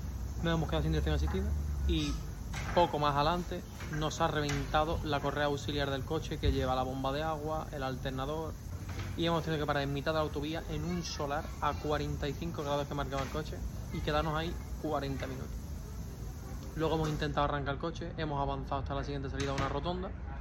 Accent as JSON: {"language": "Spanish", "town": "Málaga", "region": "Andalusia", "country": "Spain", "lives_now": "Sevilla, Spain", "said": "Hemos venido a Sevilla a trabajar, somos de Málaga con nuestra agencia de marketing."}